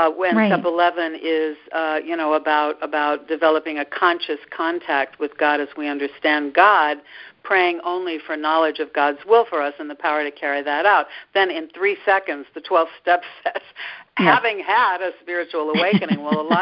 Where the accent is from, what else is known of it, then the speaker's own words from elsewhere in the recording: Missouri, United States; I'm from Missouri, the Show Me State.